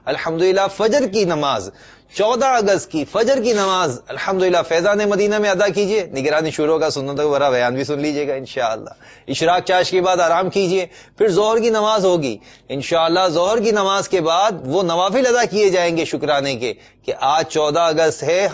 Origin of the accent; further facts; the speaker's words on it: Pakistan; ہمارا یہ ذہن ہونا چاہیے یار ہم پاکستانی ہیں ساتھ ساتھ مسلمان بھی ہیں